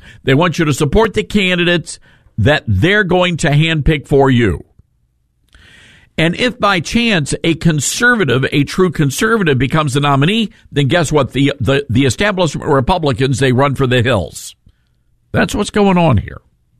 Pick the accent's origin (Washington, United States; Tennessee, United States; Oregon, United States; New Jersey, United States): Tennessee, United States; Memphis; I just saw this happen in real time in my hometown of Memphis, Tennessee.